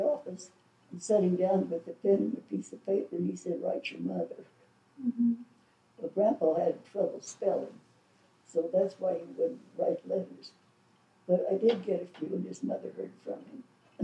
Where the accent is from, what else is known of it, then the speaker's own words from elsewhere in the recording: Goche, Oklahoma, United States; we went to my hometown, to the farm in Goche, Oklahoma.